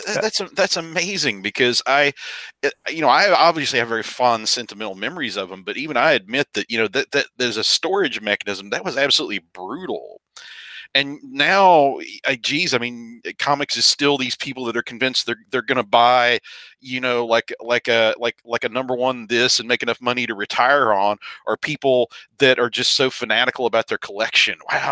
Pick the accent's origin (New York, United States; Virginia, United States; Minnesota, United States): Virginia, United States; I'm from Southwest Virginia. The nearest body of water was the Clinch River